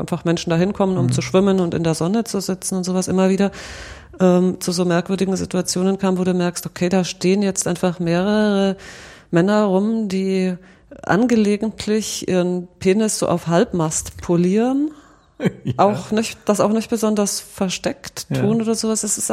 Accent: Southern Germany, Germany; weil ich komme ja aus Süddeutschland und da fuhr man in Urlaub traditionell ans Mittelmeer, weil es einfach näher war

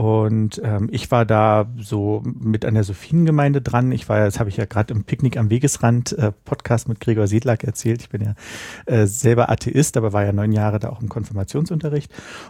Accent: Berlin, Germany; ich bin in Berlin-Mitte groß geworden.

